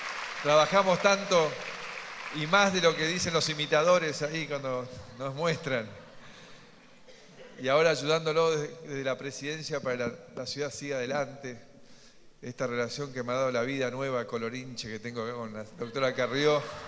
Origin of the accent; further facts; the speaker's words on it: Argentina; Y eso somos los argentinos.